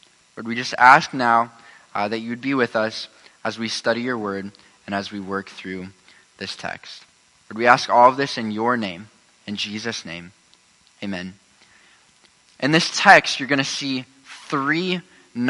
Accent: Newton, Iowa, United States; also born or lived in Colorado; I grew up in Newton, Iowa. And then in 2009, my dad became a pastor. We moved out to Colorado and spent 3 years out there, moved back to Newton.

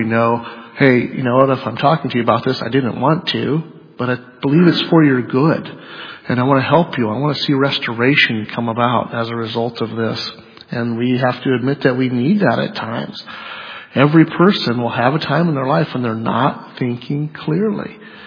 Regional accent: United States; I'm only American, so I don't know that I can speak for the entire world, but it seems like a particularly American thing.

